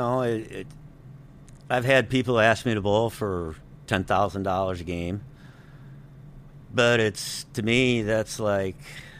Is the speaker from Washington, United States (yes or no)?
no; St. Louis, Missouri, United States; I'm from St. Louis.